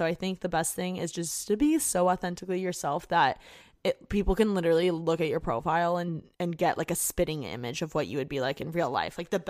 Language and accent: English; Indiana, United States; I just want to get out of Indiana, like I hate my hometown